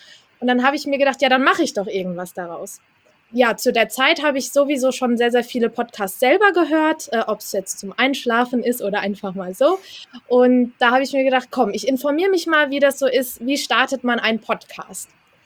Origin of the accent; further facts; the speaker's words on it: Hesse, Germany; ich komme aus Hessen